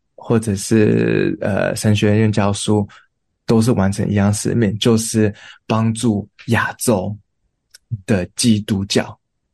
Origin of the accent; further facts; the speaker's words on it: Taiwan; 但是我们台湾人很多都是拜啊，所以其实因为我从小是这样长大